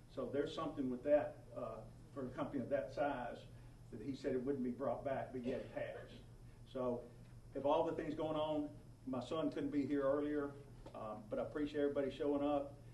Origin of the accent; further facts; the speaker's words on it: Center Point, Alabama, United States; I grew up in Center Point, Alabama. Graduated Irwin High School in 1979.